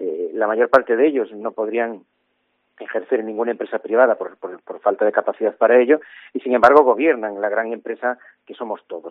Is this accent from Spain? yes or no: yes; Galicia, Spain; yo no reniego de ser gallego. Me encanta ser gallego. Pero gracias a que soy español, además de ser gallego, soy hebreo, árabe y cristiano. Soy vasco, madrileño y andaluz.